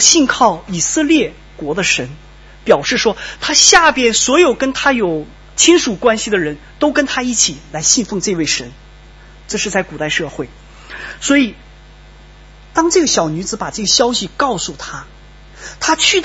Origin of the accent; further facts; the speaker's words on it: Yanji, Jilin, China; 在我的家乡里面我们居住的那个城市叫延吉，离我们家乡附近还有一个城市叫敦化。这个城市跟我们家乡的城市差不多大，大概有人口差不多80万左右吧